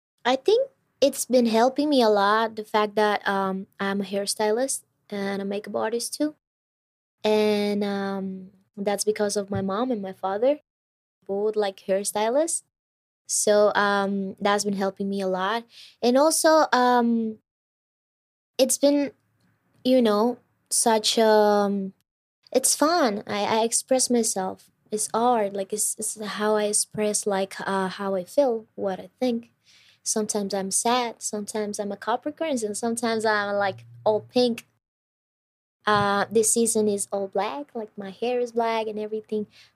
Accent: Cuenca, Azuay, Ecuador; I'm from Cuenca.

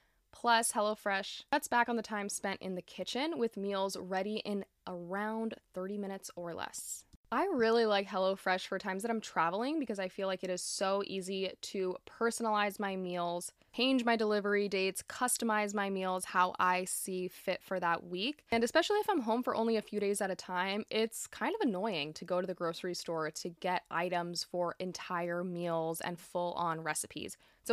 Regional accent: Florida, United States; We're going to start off in my home state of Florida.

